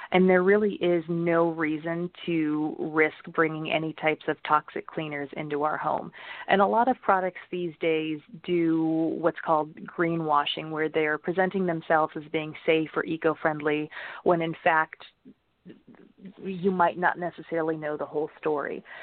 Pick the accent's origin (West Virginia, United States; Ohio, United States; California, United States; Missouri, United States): California, United States; So as you mentioned in my intro, I grew up in California and I absolutely love the outdoors.